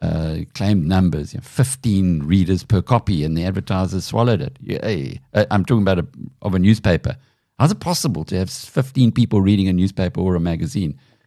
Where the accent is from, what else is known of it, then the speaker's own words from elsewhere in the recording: South Africa; But as a South African, you could have been born at the wrong time or the right time, depending on how you want to define it.